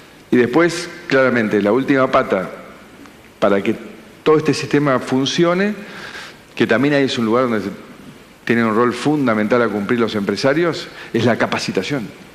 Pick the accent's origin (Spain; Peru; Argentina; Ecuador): Argentina; soy el único argentino que creo que cuando pierde la selección vota por Brasil en el Mundial